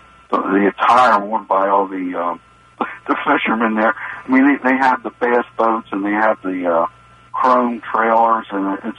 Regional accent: Baltimore, Maryland, United States; Real quick, I grew up in East Baltimore.

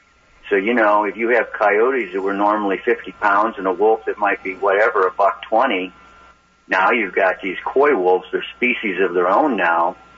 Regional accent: Michigan, United States; now in Howard County, United States; I was born and raised in Michigan.

